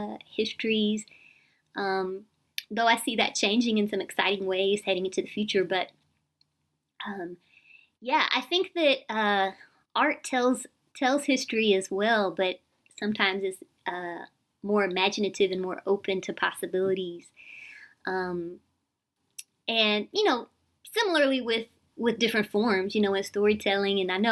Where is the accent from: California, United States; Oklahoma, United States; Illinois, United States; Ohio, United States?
Oklahoma, United States; Tulsa; growing up in Tulsa with a lot of different, classmates and friends from different tribal nations